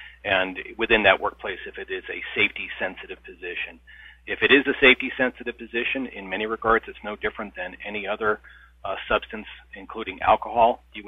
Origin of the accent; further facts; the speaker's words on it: New Hampshire, United States; So as a result, many states, including my home state of New Hampshire, unemployment is hovering around 2.1%.